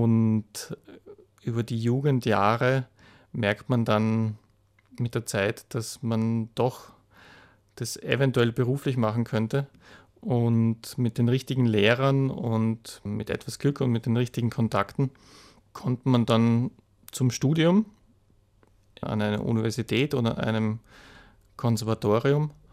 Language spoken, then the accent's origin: German; Austria; als Österreicher natürlich vornehmlich in Österreich und in Deutschland.